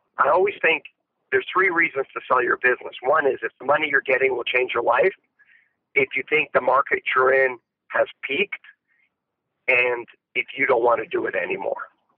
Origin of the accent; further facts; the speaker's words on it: Canada; I grew up in Canada.